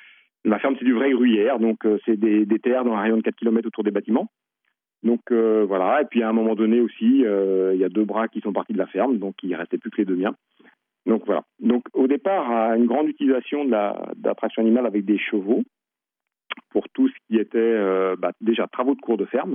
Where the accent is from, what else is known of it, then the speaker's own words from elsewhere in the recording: Brittany, France; je suis natif du Nord, Ille-et-Vilaine